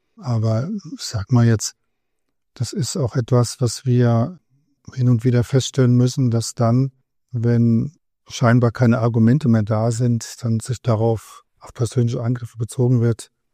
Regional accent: Hanau, Hesse, Germany; now in Berlin, Germany; Ich bin in Hanau geboren. Ja, ich habe dort mein Abitur gemacht und dann habe ich in Frankfurt Jura studiert und dann war ich in einigen Anwaltskanzleien, bis ich eine eigene eben hier in Berlin geführt habe.

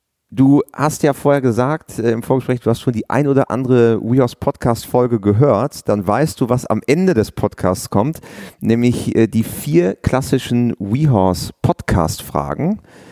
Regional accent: Lower Saxony, Germany; ich komme aus dem Osnabrücker Land ursprünglich

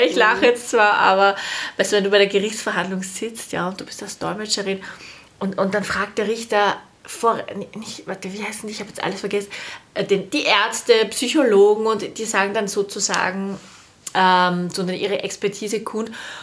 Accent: Austria; also born or lived in Netherlands; Ich bin in Wirklichkeit eine Österreicherin, deshalb bin ich aus den Niederlanden wieder nach Österreich gekommen.

